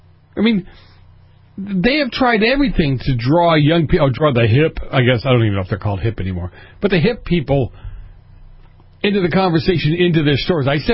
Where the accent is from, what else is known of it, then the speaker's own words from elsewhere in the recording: Boston, Massachusetts, United States; And when you look at this, in New England, in Boston, where I grew up